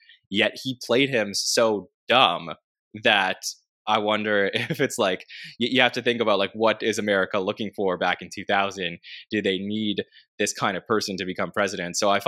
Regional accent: Canada; So I'm Canadian, so we don't have Chi-Chi's up in Canada.

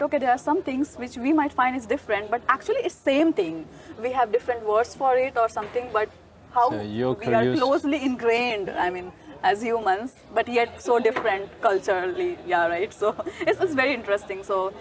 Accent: India; English is a second language; now in Netherlands; So I am from India and I recently came to Netherlands.

